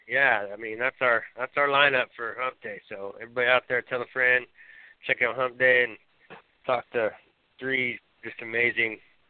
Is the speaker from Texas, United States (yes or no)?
no; Meyers, California, United States; You know, I grew up in Tahoe, out in Myers.